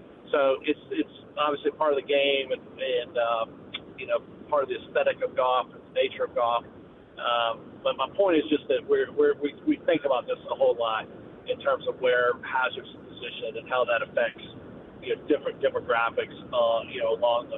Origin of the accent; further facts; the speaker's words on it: Greenville, South Carolina, United States; I'm super excited in that in my home state of South Carolina, we're renovating the Shanifer course at Greenville Country Club, which is where I grew up.